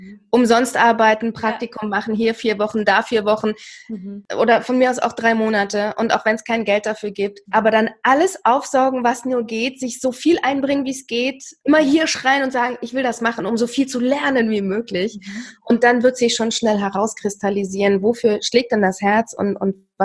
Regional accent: East Germany, Germany; ich komme ja aus dem Osten, also aus der ehemaligen DDR

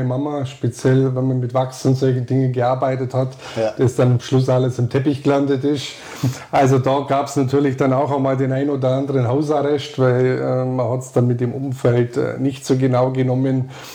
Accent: Memmingen, Bavaria, Germany; also born or lived in Hitzenhofen / Steinheim; Ja, ich bin sozusagen ein Landkind, zunächst einmal in Hitzenhofen gewesen, dann nach Steinheim gezogen und dann nach Memmingen gekommen, aufgewachsen am Hühnerberg im Industriegebiet.

